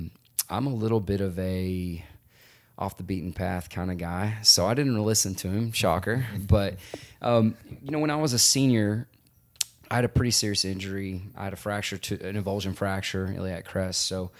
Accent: Texas, United States; We moved around a lot, but home base was always East Texas because of my grandmother's ranch.

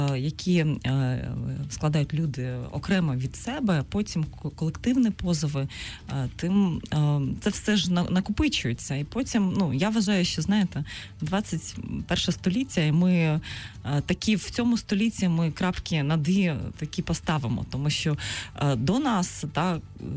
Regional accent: Crimea, Ukraine; born there; я народилася в Криму, у мене кримська прописка, мої батьки там живуть

